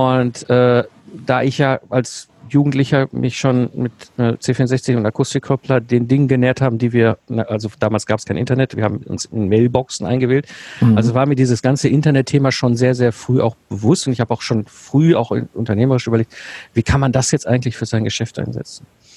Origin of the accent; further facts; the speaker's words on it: North Rhine-Westphalia, Germany; ich bin ein Kind des Ruhrpotts, da bin ich geboren und aufgewachsen. Ich habe sehr früh in der Kindheit schon gemerkt, so wenn du so zwischen Kohle und Stahl groß wirst, ne, ich bin 74er Baujahr, das heißt, ich habe meine Jugend in den 80ern und 90ern im Ruhrpott erlebt